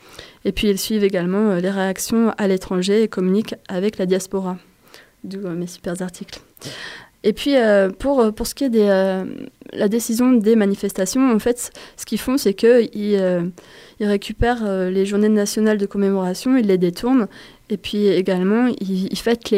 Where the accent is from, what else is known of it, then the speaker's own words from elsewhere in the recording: France; comme chez nous en France